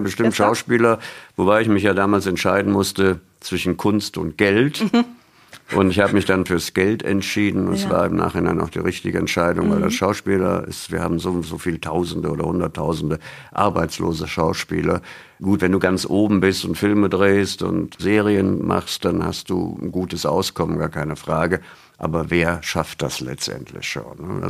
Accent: Cologne, North Rhine-Westphalia, Germany; als Kölner musst du Kölsch sagen.

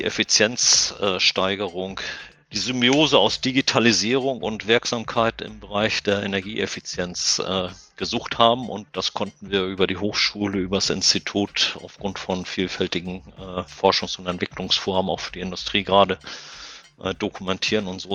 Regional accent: Schleswig, Schleswig-Holstein, Germany; born there; ich bin 1962 in Schleswig geboren, das liegt an der dänischen Grenze.

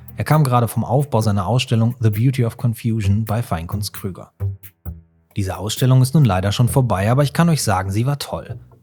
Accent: Cologne, North Rhine-Westphalia, Germany; Als Kölner kommt man ja so selten nach Düsseldorf, ne?

